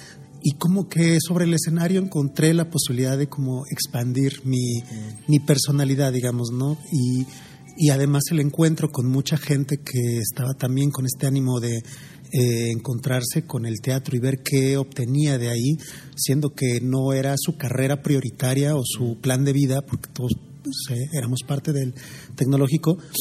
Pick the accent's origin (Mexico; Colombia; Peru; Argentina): Mexico; Mexico City; also born or lived in Baja California; No, yo soy de la Ciudad de México. Uh-huh. Mi familia es de Veracruz. También estuve viviendo en Baja California Norte unos años.